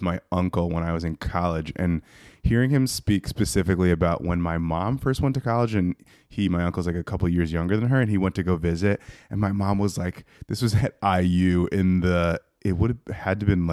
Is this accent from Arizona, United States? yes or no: yes; Tucson, Arizona, United States; born there; also born or lived in Austin, Texas; So my parents so I was born in Tucson and then my parents split sort of shortly after I was born.